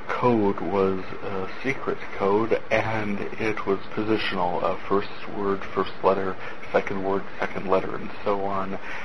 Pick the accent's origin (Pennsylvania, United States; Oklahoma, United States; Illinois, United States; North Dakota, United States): North Dakota, United States; I am from North Dakota, where we have had quite enough bad news now for quite a while.